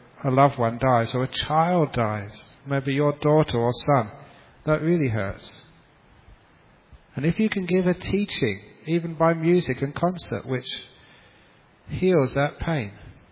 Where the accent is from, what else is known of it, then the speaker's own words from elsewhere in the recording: England, United Kingdom; Certainly because I grew up in England, and I studied the history, which was European history.